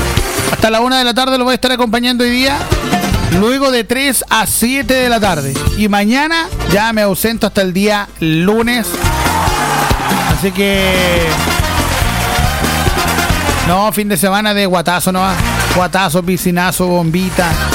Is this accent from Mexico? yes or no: no; Chile; Así somos los chilenos